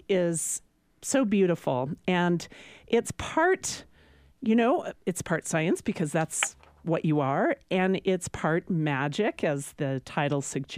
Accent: Lancaster, California, United States; born there; I was born in Lancaster, California, and I could not believe it.

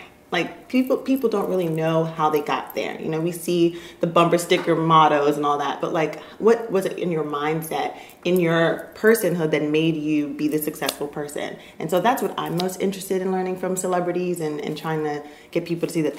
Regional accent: Baltimore, Maryland, United States; It's great to be here, my hometown, so feels great.

